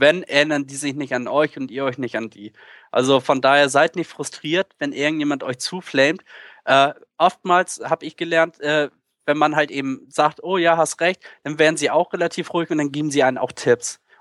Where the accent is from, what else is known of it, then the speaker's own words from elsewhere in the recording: Hamburg, Germany; als Hamburger natürlich ganz cool